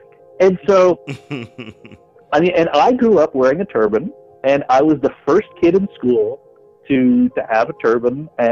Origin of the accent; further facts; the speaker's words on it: Canada; was born in Canada. I grew up in Canada. My mom and dad immigrated to Canada from India